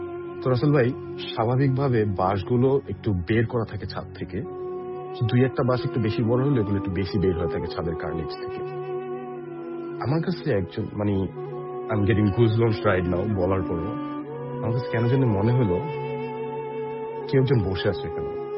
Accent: Dhaka, Dhaka Division, Bangladesh; moved away as an adult; now in Toronto, Canada; আমি ঢাকা থেকে অ্যাকচুয়ালি, আমি ছোট থেকে বড় হয়েছি ঢাকায়। আমি টরন্টো এসেছি 2023 তে অ্যাজ এ স্টুডেন্ট

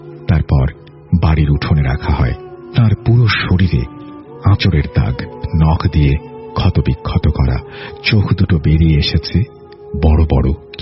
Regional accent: Rajshahi, Rajshahi Division, Bangladesh; আমি এই এলাকায় বড় হয়েছি, আমার দাদাবাড়ি এই এলাকায়।

